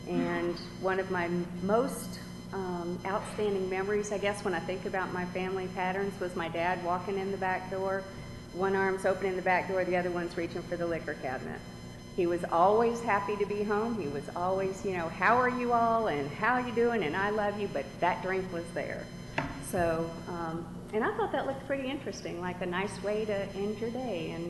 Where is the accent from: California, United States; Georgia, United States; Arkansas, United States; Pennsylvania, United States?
Georgia, United States; Atlanta; born there; I was born 100 years ago in Atlanta. Thanks. I was born in St. Joseph's Hospital, back when it was downtown, into a family, an Irish Catholic family